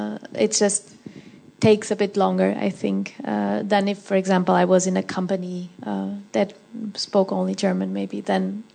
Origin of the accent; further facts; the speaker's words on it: Portugal; Sometimes people ask me if I surf because I'm from Portugal.